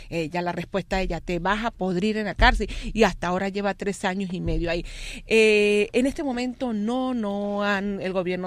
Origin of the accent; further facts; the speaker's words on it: Venezuela; moved away; No dejamos de ser venezolanos. Así estemos en la China, somos venezolanos.